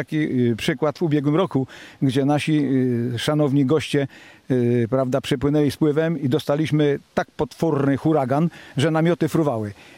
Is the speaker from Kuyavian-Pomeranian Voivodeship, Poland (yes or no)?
yes; Solec Kujawski, Kuyavian-Pomeranian Voivodeship, Poland; Urodziłem się w Solcu Kujawskim nad rzeką Wisłą i cały czas mieszkam